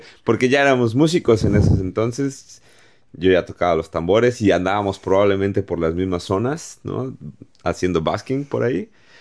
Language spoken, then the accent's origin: Spanish; Mexico City, Mexico; Soy chilango de la Ciudad de México.